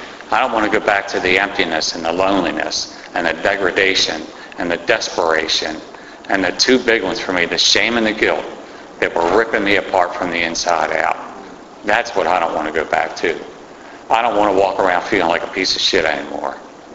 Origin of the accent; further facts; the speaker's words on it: Baltimore, Maryland, United States; I'm from Baltimore City, a nice little neighborhood called Westport, if anybody knows where that's at. That's where I was raised. That's where I spent most of my life